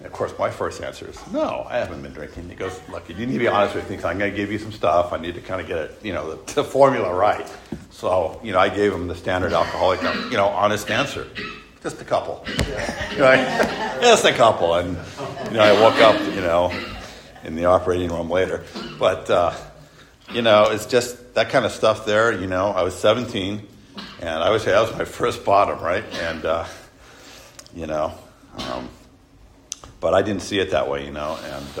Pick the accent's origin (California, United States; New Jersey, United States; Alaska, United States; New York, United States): California, United States; San Francisco; my story starts, I was born in San Francisco. That's where I grew up. I was adopted.